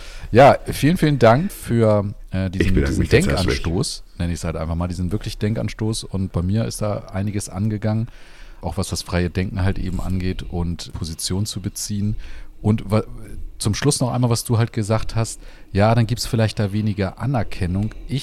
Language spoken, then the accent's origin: German; Hamburg, Germany; ich komme ja aus Hamburg